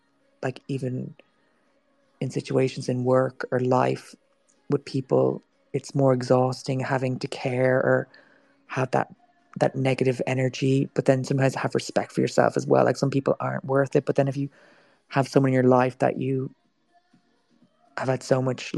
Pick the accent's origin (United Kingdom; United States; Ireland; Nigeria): Ireland; we've never had any of this help as Irish artists or like being acknowledged by different cliques.